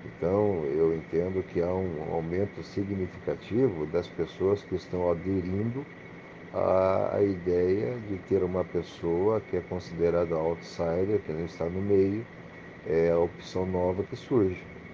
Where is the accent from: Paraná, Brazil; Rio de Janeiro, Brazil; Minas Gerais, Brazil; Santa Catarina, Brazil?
Paraná, Brazil; nascemos aqui, somos pé-vermelho e trabalhamos na Polícia Militar a vida inteira aqui, em favor da comunidade